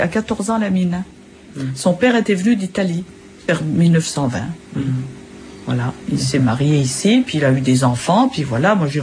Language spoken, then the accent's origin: French; Valleroy, Grand Est, France; born there; Oui, moi je suis né à Valleroy, oui. Mais pas, c'était d'un milieu agricole